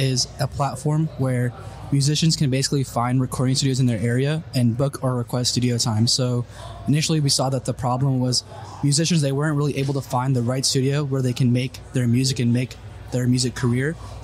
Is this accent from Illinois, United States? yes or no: yes; Chicago, Illinois, United States; and I'm originally from Chicago.